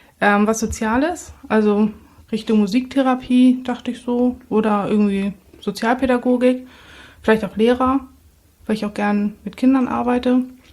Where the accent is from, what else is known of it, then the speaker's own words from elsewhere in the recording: Northern Germany, Germany; für mich als Norddeutsche